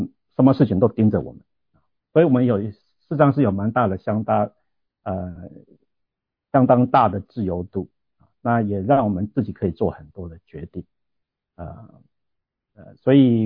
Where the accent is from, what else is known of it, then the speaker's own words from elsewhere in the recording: Taiwan; 我是在台湾长大的，那我是我们说这个道道地地的台湾人。